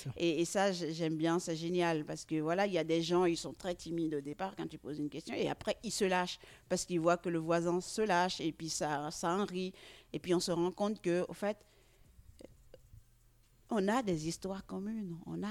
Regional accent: Benin; moved away as an adult; now in Switzerland; Oui, alors moi je suis née à Gbomen dans Romain, au Bénin.

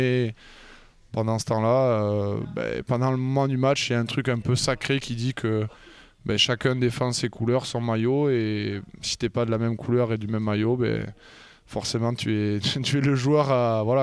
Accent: France; Je ne suis pas très fan de la variété française, alors que je suis français.

